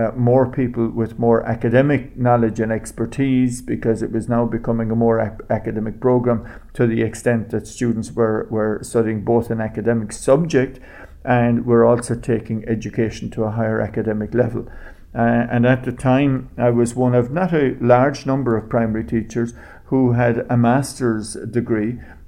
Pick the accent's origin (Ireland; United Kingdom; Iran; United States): Ireland; County Kerry; also born or lived in County Cork; now in Limerick, Ireland; I'm originally from County Kerry. I was actually born in County Cork, so I can claim dual citizenship of those counties.